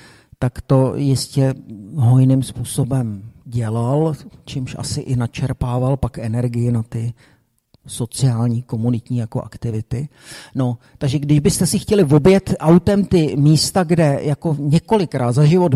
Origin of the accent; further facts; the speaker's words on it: Bohemia, Czechia; on říkal, odkaď jste, a my, že jsme z Čech